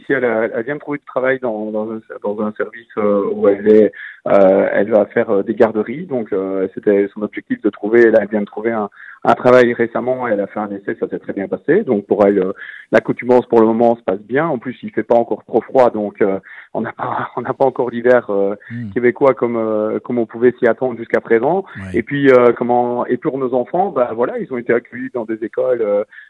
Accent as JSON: {"language": "French", "country": "Belgium", "accent": "Belgian French", "said": "dans chaque communauté, je veux dire francophone, on a aussi notre accent, on a aussi notre franc-parler"}